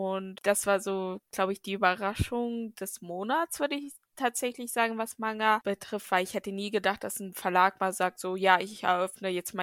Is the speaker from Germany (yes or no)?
yes; Northern Germany, Germany; Also ich bin ja eigentlich aus Norddeutschland